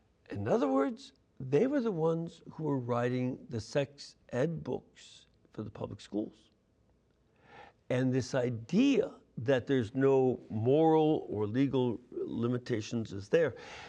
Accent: Illinois, United States; I know, for instance, when I was growing up in Illinois

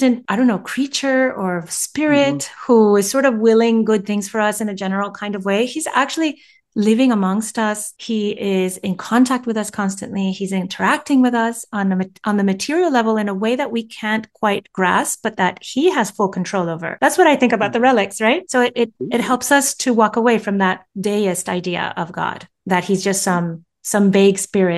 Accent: Mexico; And I grew up in Mexico

